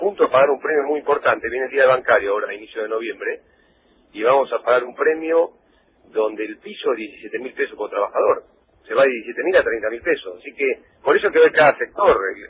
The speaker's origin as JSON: {"language": "Spanish", "country": "Argentina", "said": "como los argentinos tendemos a dejar todo para el final"}